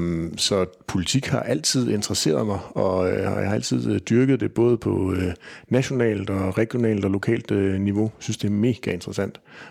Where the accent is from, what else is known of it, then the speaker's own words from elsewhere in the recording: Kolding, Region of Southern Denmark, Denmark; altså født og opvokset i Kolding